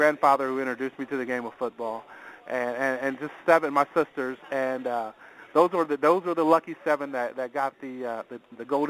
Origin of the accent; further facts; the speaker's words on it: San Diego, California, United States; also born or lived in Hawaii; I grew up, I was born in Hawaii, and my dad was in the Navy. So I grew up in San Diego.